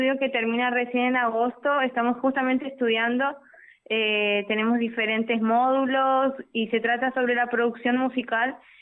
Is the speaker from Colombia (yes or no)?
no; Argentina; moved away; Y soy argentina y justo yo había venido unos años antes